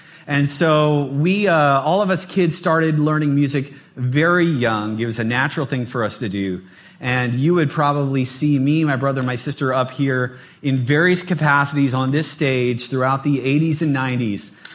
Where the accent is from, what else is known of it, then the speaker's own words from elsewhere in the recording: United States; But I'm also an American. And I'm also someone who has ancestors in Germany and England.